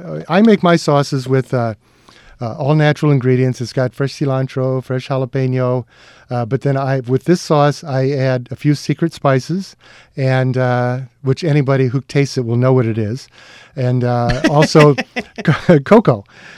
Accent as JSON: {"language": "English", "region": "Illinois", "country": "United States", "tie": "born or raised there", "said": "I grew up in Illinois. There were always a lot of Mexicans around because of business, agriculture."}